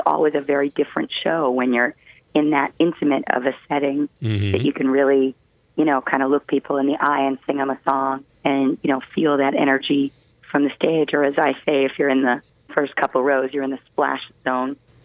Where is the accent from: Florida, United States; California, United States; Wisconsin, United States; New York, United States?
Florida, United States; St. Petersburg; I mean, I grew up in St. Petersburg, Florida, and my dad was recording in Memphis. He was a musician. Then I grew up on the road with his band.